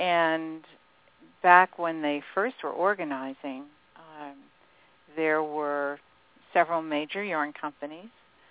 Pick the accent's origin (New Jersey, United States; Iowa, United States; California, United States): New Jersey, United States; I grew up in New Jersey and started out with a real love of handwork.